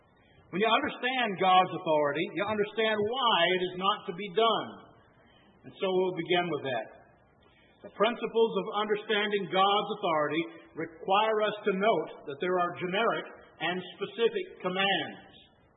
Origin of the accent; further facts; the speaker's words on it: Texas, United States; haven't guessed yet, I'm from Texas. So I know a few more things about Texas than I do about Missouri.